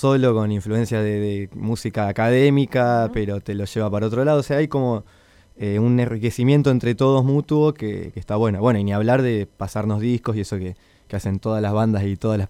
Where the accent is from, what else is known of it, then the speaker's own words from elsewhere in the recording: Comodoro Rivadavia, Chubut, Argentina; de Comodoro Rivadavia, que es de donde soy yo